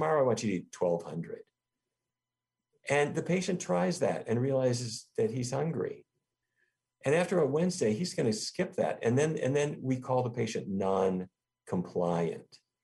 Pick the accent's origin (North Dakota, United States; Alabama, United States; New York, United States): North Dakota, United States; In fact, I grew up in North Dakota, and my dad was the diabetes expert for Fargo.